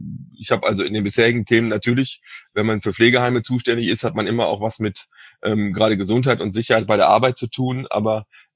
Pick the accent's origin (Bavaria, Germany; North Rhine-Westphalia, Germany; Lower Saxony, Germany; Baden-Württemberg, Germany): North Rhine-Westphalia, Germany; Cologne; ich komme aus Köln